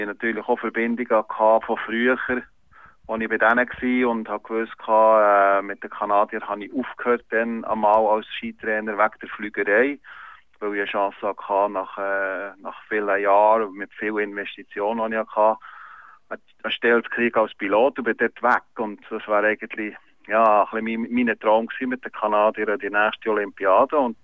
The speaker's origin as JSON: {"language": "German", "town": "Blumenstein", "region": "Bern", "country": "Switzerland", "tie": "born or raised there", "said": "in der Region, wo ich aufgewachsen bin, Blumenstein"}